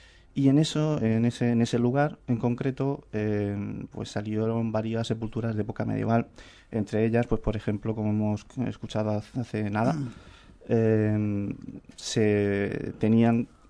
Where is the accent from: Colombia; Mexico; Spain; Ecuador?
Spain; Cartagena, Region of Murcia; Soy de Cartagena. He desarrollado mucha vida profesional en Lorca. Mi segunda ciudad natal, por decirlo de alguna manera.